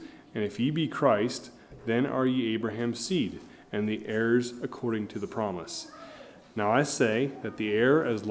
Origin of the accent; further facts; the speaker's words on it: Pennsylvania, United States; I told him I was from Pennsylvania